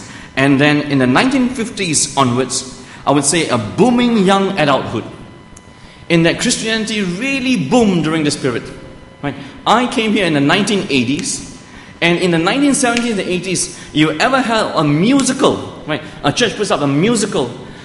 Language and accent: English; Malaysia; This is 1950s in my hometown in Malaysia. My dad decided that he would send his children to an English-speaking school.